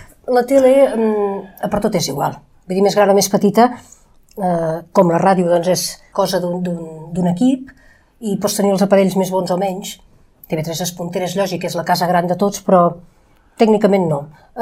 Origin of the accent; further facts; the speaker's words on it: Olot, Catalonia, Spain; Jo vaig néixer a Olot, vaig créixer a Olot, i vaig marxar d'Olot